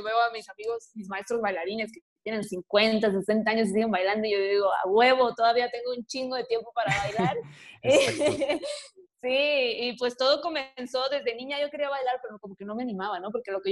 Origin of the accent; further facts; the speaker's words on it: Culiacán, Sinaloa, Mexico; Creciendo en Culiacán, Sinaloa, que es una ciudad súper, súper violenta